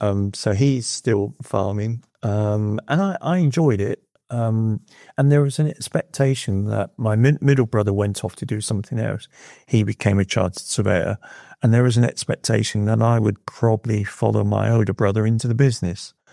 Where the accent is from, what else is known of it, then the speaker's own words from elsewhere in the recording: South West England, United Kingdom; now in island; I was born in Somerset, a dairy farming family